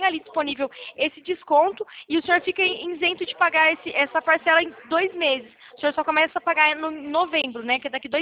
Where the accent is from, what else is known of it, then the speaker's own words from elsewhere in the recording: São Paulo, Brazil; Eu sou de São Paulo.